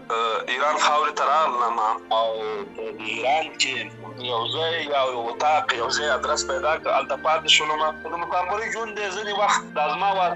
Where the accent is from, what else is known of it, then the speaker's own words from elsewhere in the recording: Afghanistan; ما ورته کړل زه د افغانستان یم